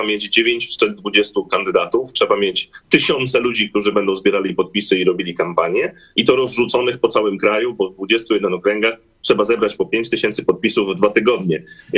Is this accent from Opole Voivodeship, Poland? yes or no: no; Gdynia, Pomeranian Voivodeship, Poland; Ja na przykład jestem z Gdyni.